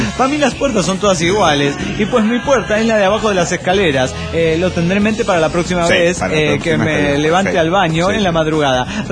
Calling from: San Diego, California, United States; de San Diego, California, USA. Saludos desintegrados. Aquí reportándome desde la frontera más grande del mundo, Tijuana, San Diego.

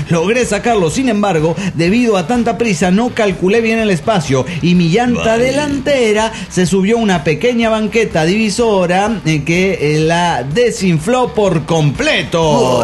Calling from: Capulhuac, State of Mexico, Mexico; de Calpulhuac.

